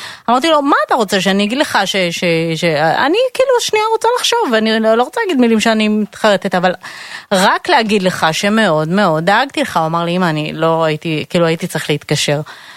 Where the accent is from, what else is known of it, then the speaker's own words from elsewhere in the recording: Bnei Brak, Tel Aviv District, Israel; אני גם גדלתי בבני ברק, את גדלת בבני ברק